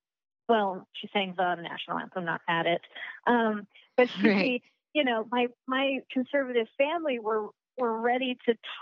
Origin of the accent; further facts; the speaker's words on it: Colorado, United States; I'm from Colorado and a big chunk of my family are Mormon, and Mormons are generally really conservative.